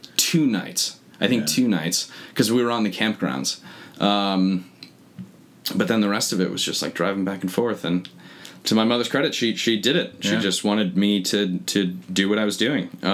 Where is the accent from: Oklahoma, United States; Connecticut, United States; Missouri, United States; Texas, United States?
Connecticut, United States; also born or lived in Binghamton, New York; So I grew up in Connecticut. I finished high school in Binghamton, New York. My mom got a job up there.